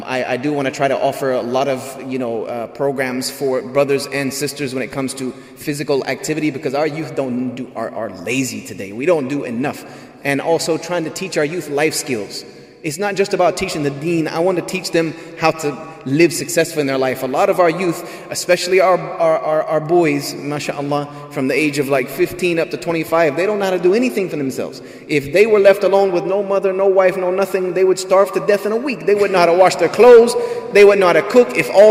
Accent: Greenville, South Carolina, United States; but I was born and raised in Greenville, which is a 30-minute drive from Clemson. I went to all of those games growing up.

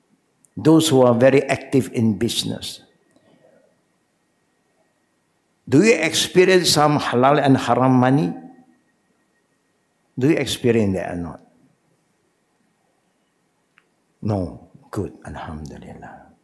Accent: Malaysia; You understand my language because we are Malaysian.

